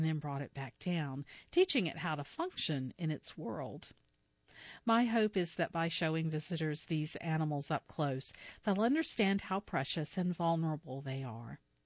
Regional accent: Hilton Head Island, South Carolina, United States; also born or lived in Hawaii; When I was a kid growing up on Hilton Head Island in South Carolina, my parents loved to rent little pontoon boats

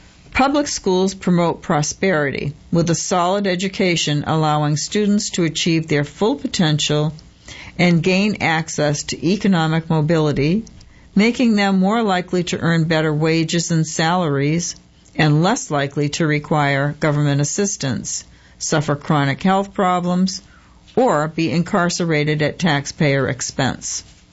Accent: North Carolina, United States; I grew up in Wake County, graduated from our public schools, and sent my children to them.

